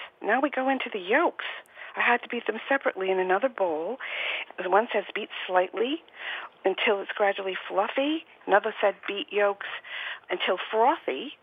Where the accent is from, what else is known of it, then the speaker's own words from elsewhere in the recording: Warwick, Rhode Island, United States; I'm from Warwick, Rhode Island.